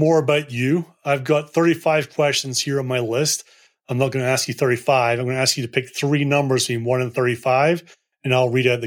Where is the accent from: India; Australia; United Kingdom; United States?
United Kingdom; Scotland; also born or lived in Hong Kong; even though I'm born and bred in Scotland, we actually lived in Hong Kong for a few years as I was a little bit older.